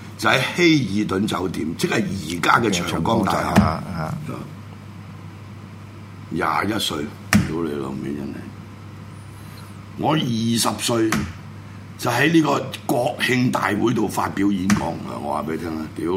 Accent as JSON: {"language": "Cantonese", "country": "Hong Kong", "said": "因為我哋係香港人，對香港前途係無智慧嘅餘地。"}